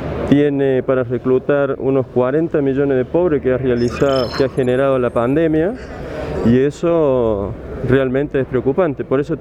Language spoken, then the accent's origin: Spanish; Córdoba, Argentina; como argentino, como cordobés